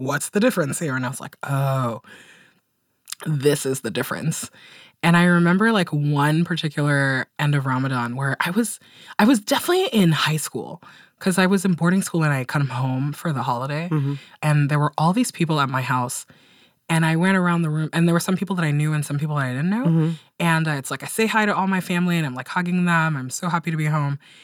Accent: Guinea; moved away; And, you know, like I come from Guinea, which is like a really poor African country. Both of my grandmothers were like married off when they were 13.

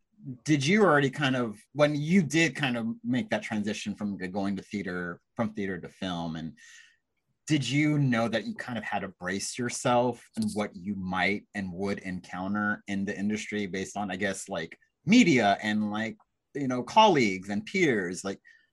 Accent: Texas, United States; I was like you. It's like growing up in Texas

